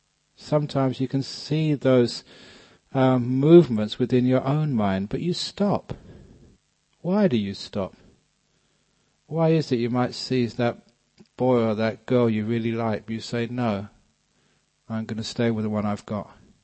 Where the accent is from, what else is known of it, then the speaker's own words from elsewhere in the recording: England, United Kingdom; However, maybe it was because that I come from England. And England is a well-known home of eccentrics.